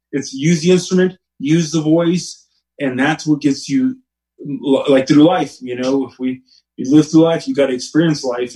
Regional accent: Oxnard, California, United States; I mean, I grew up here in Oxnard, where Guild is now. And a young kid, poor kid, wanted to learn guitar.

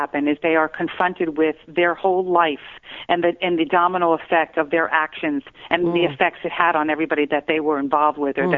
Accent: New Jersey, United States; I'm from New Jersey, so you know that what lives in New Jersey, right?

